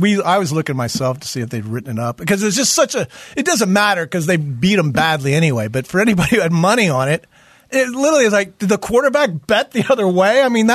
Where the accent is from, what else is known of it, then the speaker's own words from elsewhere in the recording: Boulder, Colorado, United States; The fact that when I grew up in Boulder, the supermarket, they got shot up yesterday.